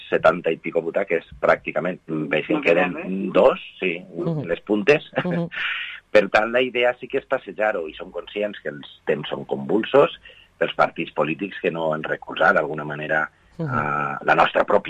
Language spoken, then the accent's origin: Catalan; Vila-real, Valencian Community, Spain; jo soc de poble, a mi se m'omple la boca dient que soc de Vila-real, que per més gran ciutat o xicoteta ciutat que som, no deixem de ser un poble